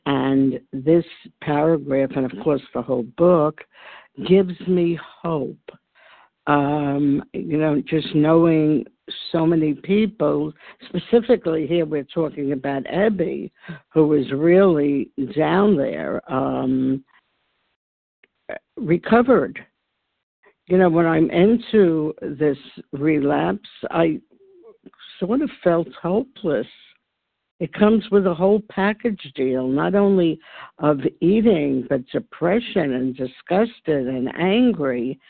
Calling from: New York, United States; I'm from New York and grateful to be on this meeting this morning.

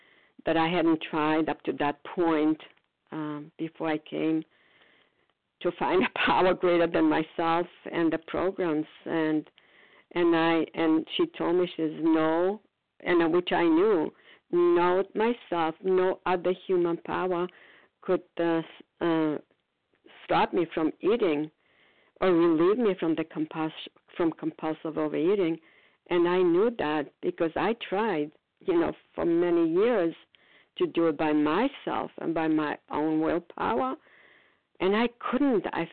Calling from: Foxborough, Massachusetts, United States; grateful, recovered, compulsive overeater. And I'm calling from Foxborough, Massachusetts.

